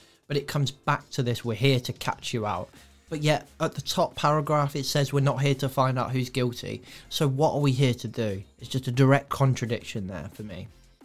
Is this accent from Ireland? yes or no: yes; Ireland; I'm the Irish one in the middle who's just about to say, we've got ya.